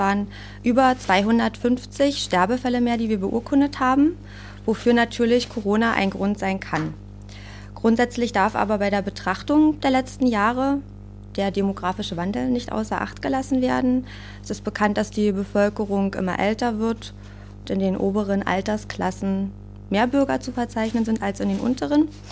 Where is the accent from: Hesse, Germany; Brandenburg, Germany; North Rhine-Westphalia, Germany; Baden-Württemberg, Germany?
Brandenburg, Germany; Cottbus; Ich bin in Cottbus geboren und aufgewachsen.